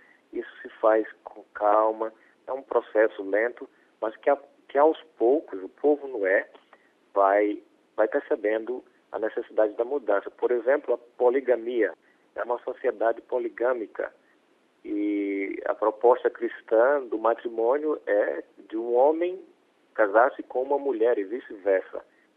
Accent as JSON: {"language": "Portuguese", "country": "Brazil", "moved": "yes", "said": "Como brasileiro, vindo de uma situação política, econômica, um tanto estabilizada no Brasil, foi chocante"}